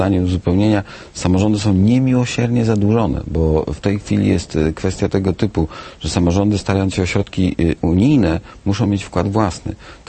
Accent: Opole Voivodeship, Poland; Pochodzę z województwa opolskiego

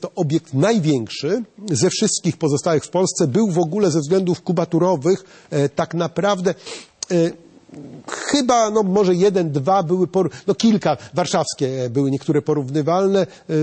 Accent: Olsztyn, Warmian-Masurian Voivodeship, Poland; ja akurat jako olsztynianin znam go od dziecka

